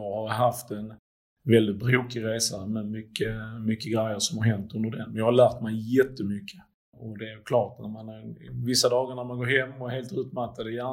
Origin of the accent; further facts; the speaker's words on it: Sweden; Jag är från Sverige. Och så har jag polsk påbrå